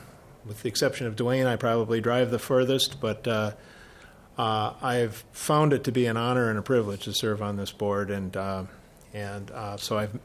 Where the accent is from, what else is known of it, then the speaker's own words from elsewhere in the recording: Duluth, Minnesota, United States; I'm from Duluth, lifelong Duluthian, UMD graduate.